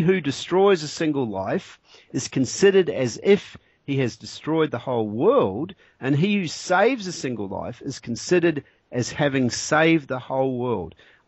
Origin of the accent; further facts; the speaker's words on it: New Zealand; New Zealand, my home country, comes in at fifth